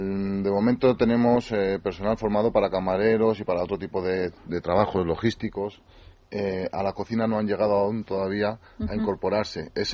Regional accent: Salamanca, Castile and León, Spain; now in Madrid, Spain; Yo no soy de hecho, como dije, soy de Salamanca.

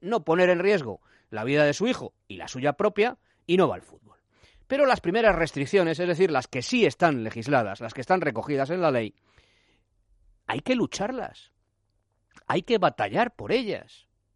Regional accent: Spain; siendo españoles y sintiéndonos además orgullosos de serlo

